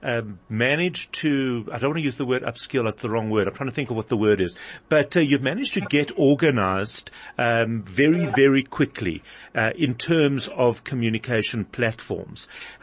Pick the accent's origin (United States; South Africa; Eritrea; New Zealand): South Africa; I feel very, very proud as a South African in terms of the work that the whole country is doing to try and move forward in this way.